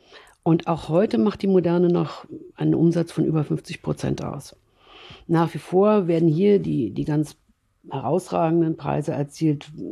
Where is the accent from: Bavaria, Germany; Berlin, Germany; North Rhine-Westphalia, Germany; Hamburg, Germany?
Berlin, Germany; Mein Vater, der aus Dresden stammte, hütete es. Und mir als Berliner Großstadtkind schien das idyllisch und eher fremd.